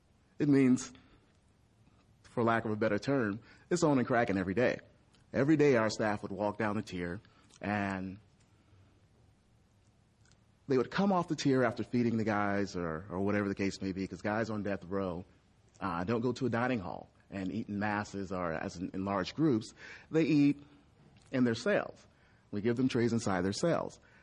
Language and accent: English; Oakland, California, United States; I grew up in East Oakland. And the neighborhood I grew up in East Oakland is over in the flatlands, kind of outside of, just outside of the Coliseum, and a really bad gang-infested area.